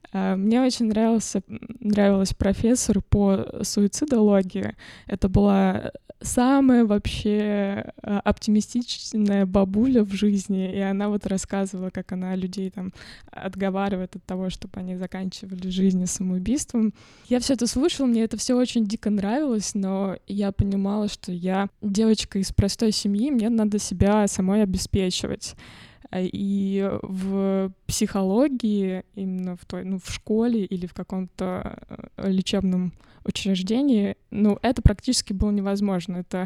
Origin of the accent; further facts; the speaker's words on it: Podolsk, Moscow Oblast, Russia; Я вообще из Подмосковья, из Подольска.